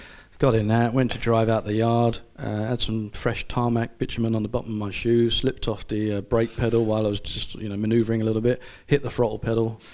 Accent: Islington, London, United Kingdom; My dad's dad was a coalman. We come from Islington. My mum comes from Watford.

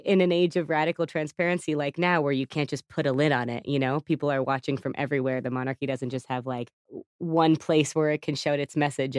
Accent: United States; and I'm an American looking in, so everything about it is sort of intriguing

